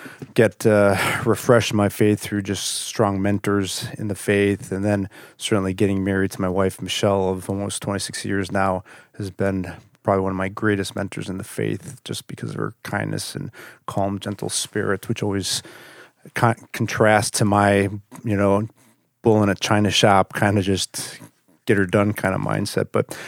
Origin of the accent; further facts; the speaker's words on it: Chicago, Illinois, United States; I grew up in Chicago, grew up Catholic, actually, did 8 years of catechism and all formal Catholic teaching